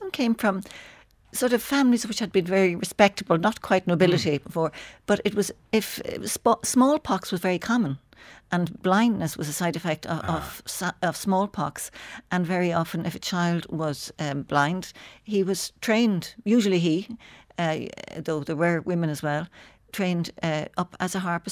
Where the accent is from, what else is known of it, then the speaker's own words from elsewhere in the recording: County Donegal, Ireland; born there; And I was born in Donegal, but my mother was originally from Tyrone